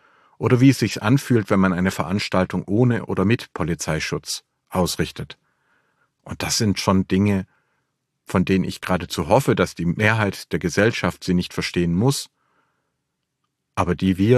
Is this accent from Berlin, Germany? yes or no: no; Filderstadt, Baden-Württemberg, Germany; Es werden einige Städte, auch meine Heimatstadt Filderstadt, werden die israelische Flagge auch aufziehen